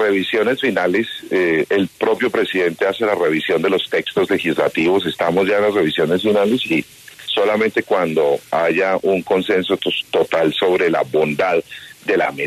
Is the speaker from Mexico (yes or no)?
no; Colombia; de ser una persona como lo somos todos los colombianos.